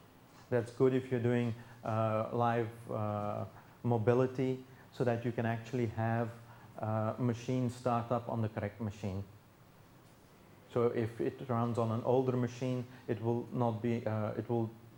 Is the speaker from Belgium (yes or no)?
yes; Antwerp, Flanders, Belgium; English is a second language; I'm from Antwerp, self-employed